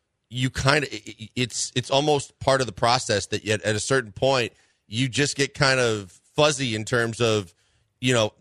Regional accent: Milwaukee, Wisconsin, United States; But, I mean, look, and I'm from Milwaukee. I'm from the biggest city in the state

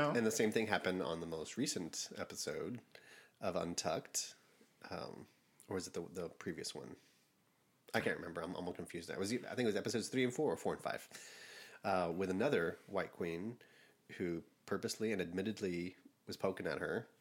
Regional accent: Chicago, Illinois, United States; Bitch, I'm from Chicago.

